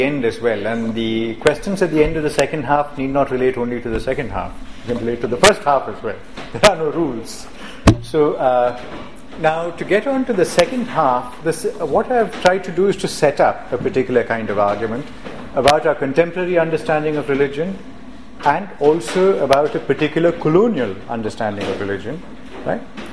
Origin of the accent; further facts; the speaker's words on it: South India, India; That's also because I come from South India.